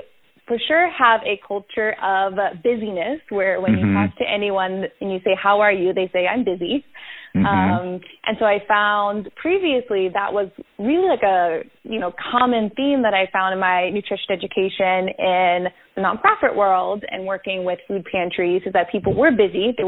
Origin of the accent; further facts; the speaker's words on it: the South, United States; I'm trying to speak slowly and enunciate because I'm from the South, but I'm a fast speaker. So when I got to New York City, I was like, these people are my speed.